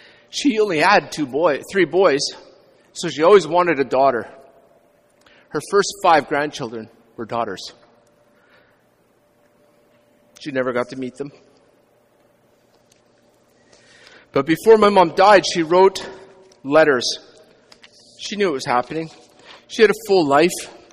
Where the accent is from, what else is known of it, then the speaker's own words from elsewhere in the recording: Quesnel, British Columbia, Canada; When I grew up in Quesnel, and Barkville's near there, there's this mountain called Mount Agnes.